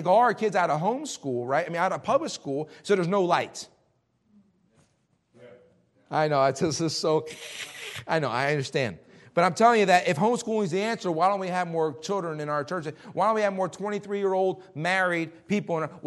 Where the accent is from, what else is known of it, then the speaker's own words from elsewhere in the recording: Philadelphia, Pennsylvania, United States; I grew up in Philadelphia. I know what it's like, okay?